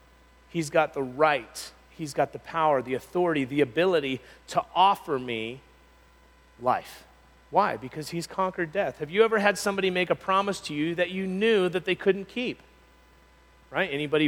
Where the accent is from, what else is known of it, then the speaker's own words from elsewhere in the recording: Palm Springs, California, United States; Growing up in Palm Springs, California, growing up in the desert, this verse does not have a context for reference, right?